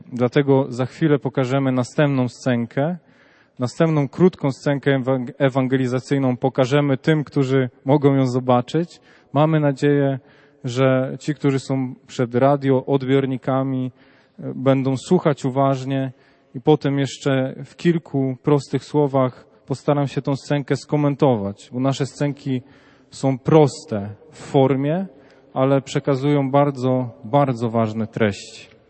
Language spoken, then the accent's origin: Polish; Bydgoszcz, Kuyavian-Pomeranian Voivodeship, Poland; przyjechałem z Bydgoszczy.